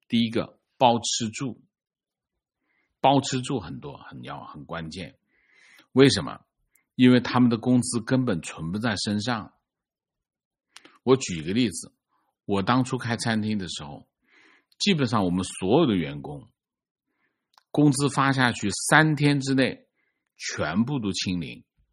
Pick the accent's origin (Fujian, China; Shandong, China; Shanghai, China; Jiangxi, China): Shandong, China; Qingdao; 我就是青岛人，但是我毕业那年我只能去其他城市找工作，因为我学的是集成电路，青岛根本没有对口的工作。我爱我的家乡，但我回不去我的家乡。